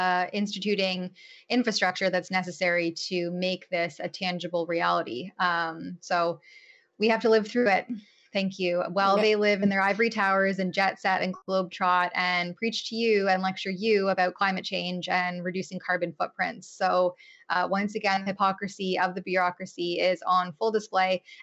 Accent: Canada; It's really, really sad to see as a Canadian born and raised.

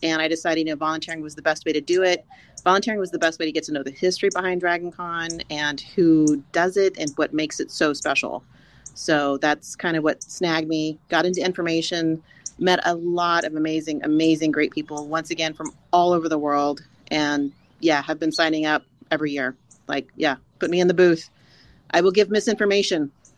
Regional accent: Texas, United States; I mean, I'm from Texas.

